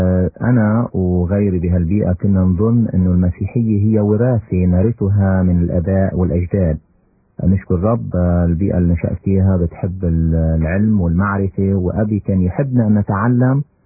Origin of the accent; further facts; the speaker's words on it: Zahle, Beqaa, Lebanon; أنا أصلي من مدينة بلبنان اسمها زحلة.